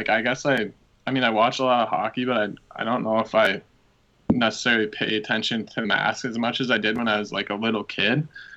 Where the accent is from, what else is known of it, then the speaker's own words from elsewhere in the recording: Milwaukee, Wisconsin, United States; I knew just growing up in Milwaukee, I think it was almost something that I was like brought up